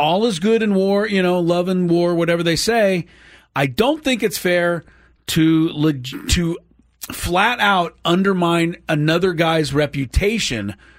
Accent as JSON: {"language": "English", "town": "Beverly Hills", "region": "California", "country": "United States", "tie": "born or raised there", "said": "Do you think I think I'm better than you because I grew up in Beverly Hills?"}